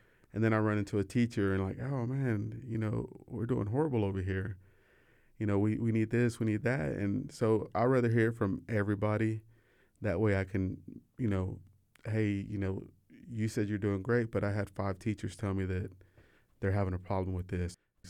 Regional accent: Waco, Texas, United States; I grew up in South Waco, but I'm a representative of Waco ISD

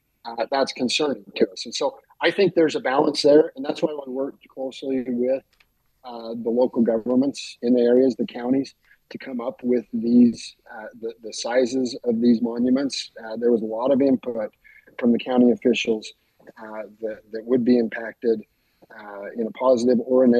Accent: Utah, United States; So I grew up on Utah's public lands 40, 50 years ago.

